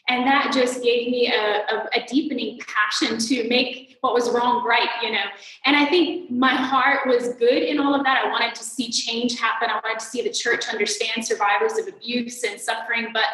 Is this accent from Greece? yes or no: yes; Athens, Attica, Greece; I'm from Athens. And I live here with my husband, Eric